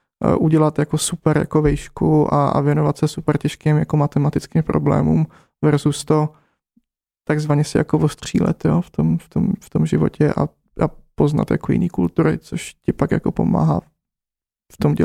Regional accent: South Bohemian Region, Czechia; born there; Ne, v Jižních Čechách, na vesnici, hned vedle lesa.

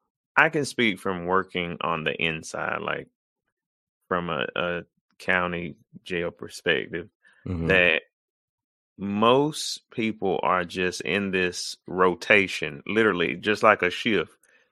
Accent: Kinston, North Carolina, United States; I remember even when growing up in Kinston early on

